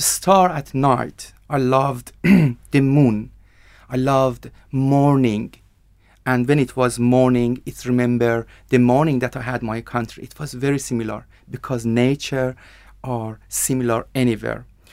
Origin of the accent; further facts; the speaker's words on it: Iran; English is a second language; I come from Iran. In my country, people mainly play soccer anywhere